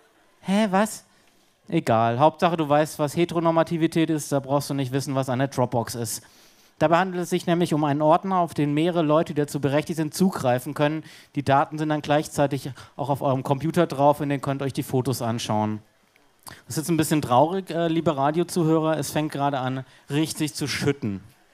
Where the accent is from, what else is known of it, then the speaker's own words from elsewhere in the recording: Southern Germany, Germany; now in Berlin, Germany; Meine Eltern wohnen in Süddeutschland, in Freiburg. Denn wie alle Berliner komme ich aus Süddeutschland.